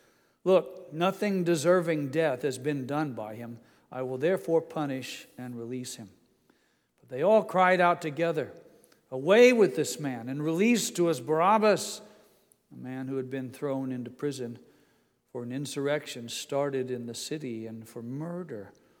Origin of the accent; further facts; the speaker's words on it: Indiana, United States; I'm from Indiana, so I'm never exactly sure how to pronounce the name of the museum in Paris.